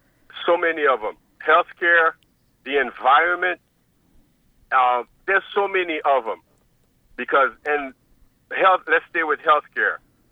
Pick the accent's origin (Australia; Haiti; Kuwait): Haiti; now in United States; I am a immigrant from Haiti, been living in this country 44 years